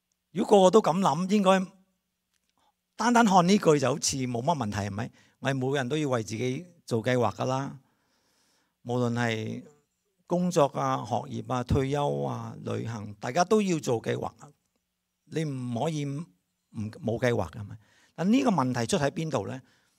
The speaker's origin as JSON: {"language": "Cantonese", "country": "China", "said": "我中国人咁讲，"}